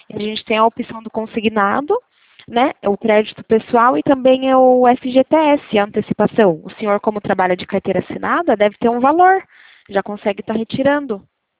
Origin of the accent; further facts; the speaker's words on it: Bragança Paulista, São Paulo, Brazil; Sou da cidade de Bragança Paulista, interior de São Paulo.